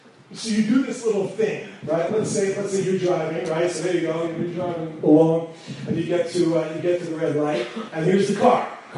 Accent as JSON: {"language": "English", "town": "Woodmere", "region": "New York", "country": "United States", "tie": "born or raised there", "said": "least I'll explain to you from where I come from. I come from the five T's. Come from the big W. So, growing up in Woodmere, it's a place where I grew up."}